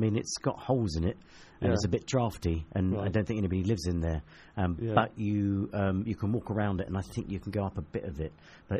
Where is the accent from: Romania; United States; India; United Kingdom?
United Kingdom; Chatham, South East England; I grew up in Chatham, which is in Kent.